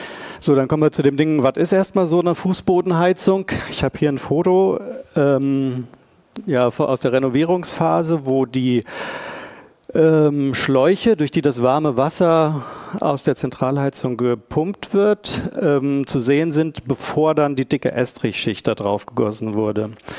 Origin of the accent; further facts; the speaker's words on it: Bonn, North Rhine-Westphalia, Germany; also wir sind beide aus Bonn und der Region